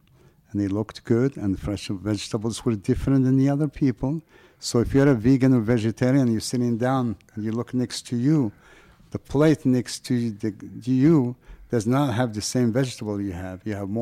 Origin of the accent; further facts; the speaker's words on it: Morocco; accent: French; if you have the little French accent, even though I'm from Morocco.